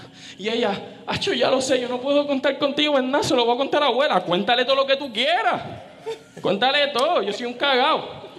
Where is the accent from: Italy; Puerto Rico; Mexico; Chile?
Puerto Rico; Arecibo; yo soy de Arecibo, yo hablo español. Y, hacho, yo llegué aquí en caballo, tú tranquila. Yo arrastro la eje y te digo eje.